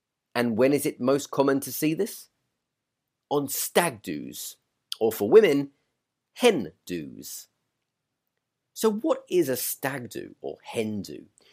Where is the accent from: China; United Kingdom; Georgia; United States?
United Kingdom; So if you're a new listener, then go back and listen to the other 8 episodes where I speak about being British.